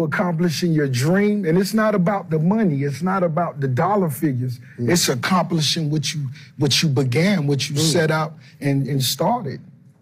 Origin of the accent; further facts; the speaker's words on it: Miami, Florida, United States; growing up in Miami, where I'm from, it's real easy to stay on this side of the tracks, not have nothing.